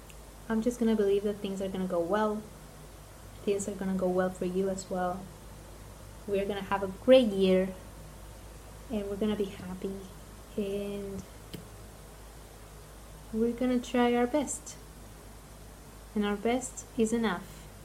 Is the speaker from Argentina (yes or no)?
yes; Argentina; there were people that don't even follow me that remember that I was from Argentina and they came and said congratulations